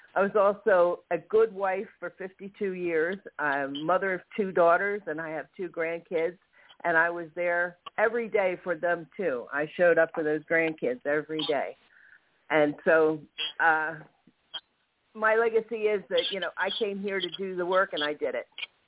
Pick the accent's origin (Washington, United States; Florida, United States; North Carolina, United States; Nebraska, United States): North Carolina, United States; Sneads Ferry; I'm from Smeed's Ferry, North Carolina, so we're neighbors.